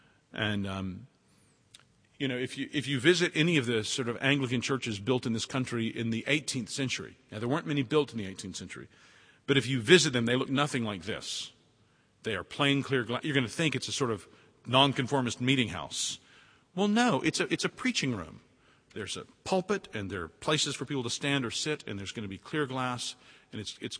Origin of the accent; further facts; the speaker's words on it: United States; And when I was there, just as an American, I got to tour around to every place living here, and being an American, I don't mind being forward and asking questions.